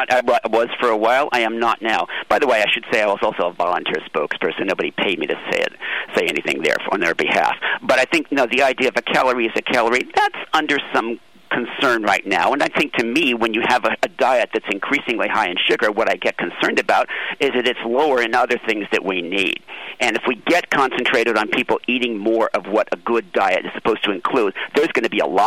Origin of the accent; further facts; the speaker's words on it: San Francisco, California, United States; because I grew up in San Francisco and in the Bay Area, and we had it when I was a kid.